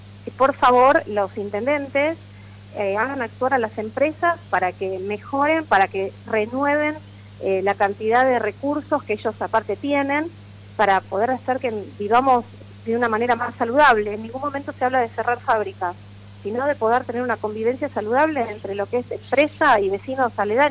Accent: San Lorenzo, Santa Fe, Argentina; en mi caso, yo que soy de San Lorenzo

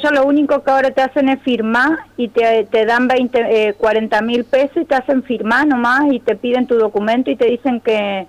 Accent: Chaco, Argentina; Yo soy chaqueña, yo conozco sí. El Chaco.

